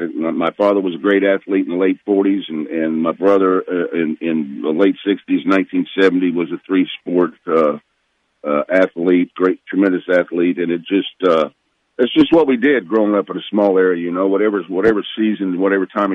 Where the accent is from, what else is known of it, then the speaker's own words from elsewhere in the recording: Lawrenceville, United States; I think the population sign outside of Lawrenceville coming in was about 6,100. But still a small area.